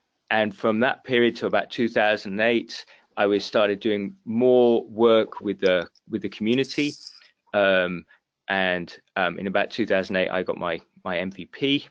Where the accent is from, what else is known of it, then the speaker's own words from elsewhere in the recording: United Kingdom; as you might get from my accent, I'm actually from the UK, and my journey is not particularly orthodox.